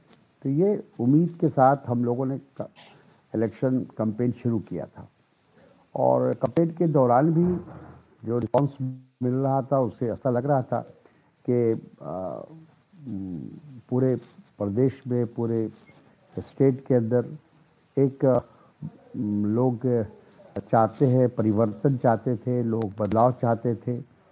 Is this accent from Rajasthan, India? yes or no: no; Bihar, India; हम भी बिहार से बिलोंग करते हैं